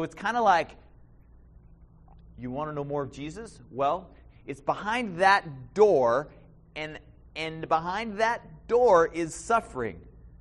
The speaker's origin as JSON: {"language": "English", "region": "Maine", "country": "United States", "tie": "born or raised there", "lives_now": "Arizona, United States", "said": "We live in Arizona. I grew up in Maine."}